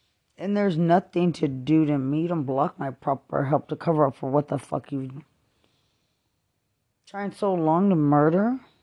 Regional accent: Lubbock, Texas, United States; But I'm from innocent Lubbock, Texas. I'm from Lubbock.

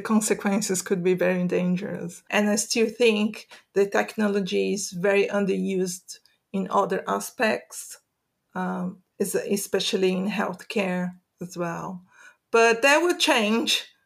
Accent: Brazil; English is a second language; I'm from Brazil originally

